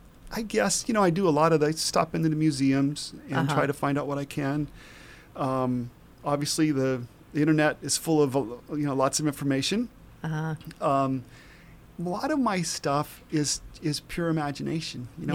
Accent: United States; I grew up on Lake Erie, the most polluted body of water in the world at the time in the 60s.

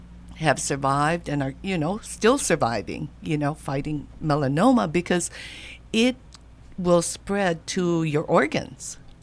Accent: Hawaii, United States; And living, growing up in Hawaii, you know, I never put sunscreen as a child, and my parents never did.

